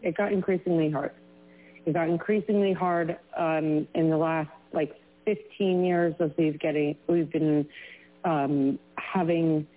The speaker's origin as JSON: {"language": "English", "town": "Manhattan", "region": "New York", "country": "United States", "tie": "born or raised there", "said": "I was born and raised in Manhattan. My father is from Ethiopia. My mom is British Isles background and settler colonialist family."}